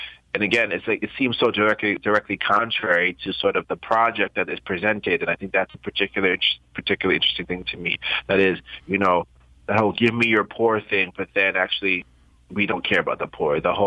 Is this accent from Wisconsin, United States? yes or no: no; Queens, New York, United States; I was born in Queens. I spent most of my life within, like, probably 300 miles of where I was born. I'm from New York, and I've been in New York.